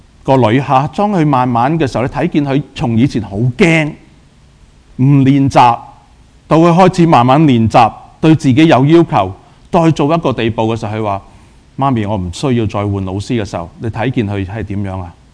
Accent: Hong Kong; 即係我哋如果從香港嚟咧，就知道啦

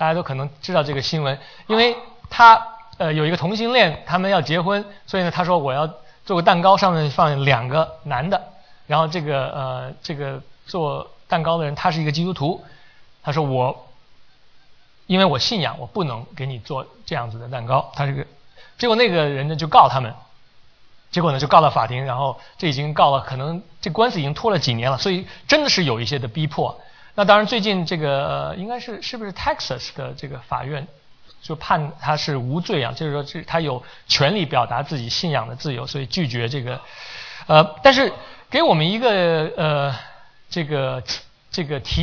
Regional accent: China; 我从大陆来，她从台湾来，我们的想法也不一样。

